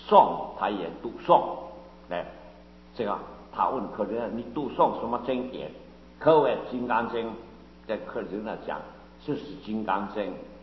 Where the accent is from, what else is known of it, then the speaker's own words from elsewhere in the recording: China; 我们中国人用字啊，有的时候是方便